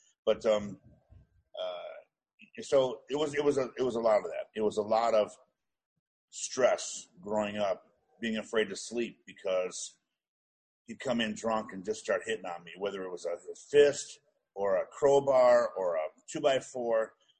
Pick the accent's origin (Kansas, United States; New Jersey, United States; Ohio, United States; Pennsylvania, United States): Ohio, United States; Cleveland; Well, I grew up in Cleveland, Ohio, and I had an older brother that I was fairly close